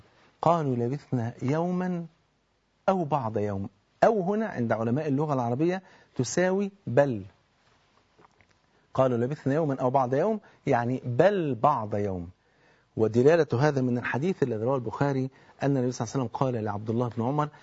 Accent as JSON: {"language": "Arabic", "country": "Egypt", "said": "أنا كواحد مصري"}